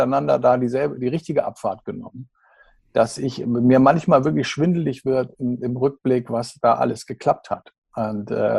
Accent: Schleswig-Holstein, Germany; Ich komme aus Schleswig-Holstein.

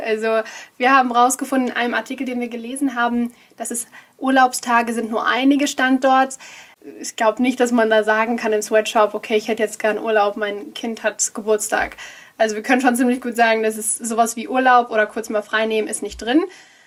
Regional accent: Germany; born there; weil wir sind jetzt vielleicht hier in Deutschland geboren

